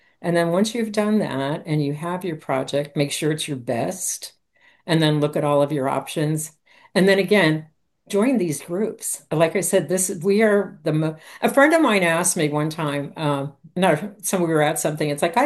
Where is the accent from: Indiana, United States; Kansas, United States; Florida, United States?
Florida, United States; Miami; I'm from Miami, but when I was a little kid, I went to New Orleans with my dad, and I just fell in love with the zoo, and the whole look of it.